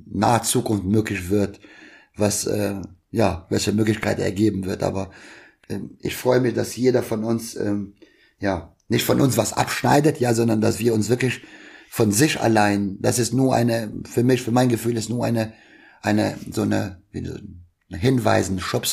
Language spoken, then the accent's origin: German; Kosovo; ich komme jetzt aus Kosovo, aus Deutschland und dann zwei verschiedene Kulturen hin und her